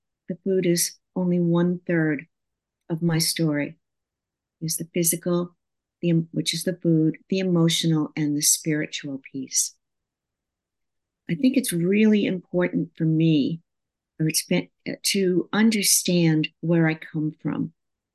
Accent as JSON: {"language": "English", "town": "Peabody", "region": "Massachusetts", "country": "United States", "tie": "born or raised there", "said": "And when they came to where I grew up in Peabody, Massachusetts, they were so grateful to be alive."}